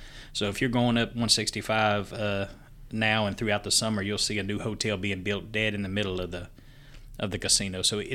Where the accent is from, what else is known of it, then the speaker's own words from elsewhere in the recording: Iowa, United States; moved away as an adult; I was born and raised in Iowa, graduated high school there, and then moved to LSU for 7 years I was there.